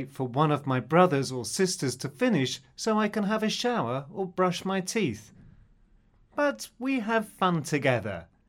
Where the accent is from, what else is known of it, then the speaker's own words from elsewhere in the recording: Turkey; now in Canada; I'm from Turkey, but I live in Canada now.